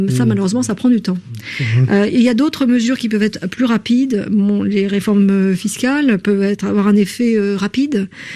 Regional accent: France; on est des Français

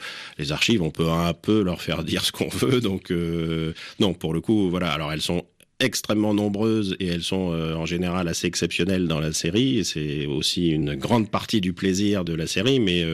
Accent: France; en tant qu'Européen, en tant que Français

